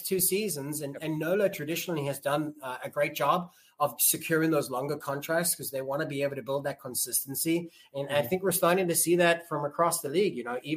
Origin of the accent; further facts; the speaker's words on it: Cape Town, Western Cape, South Africa; Well, because the Stormers are my hometown side of C